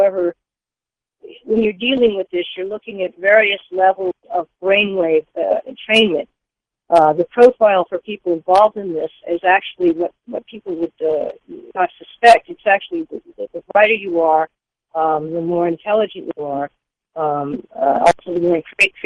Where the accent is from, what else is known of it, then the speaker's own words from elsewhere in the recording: San Francisco, California, United States; born there; I was born in San Francisco in the early 60s. My parents were both middle-class people.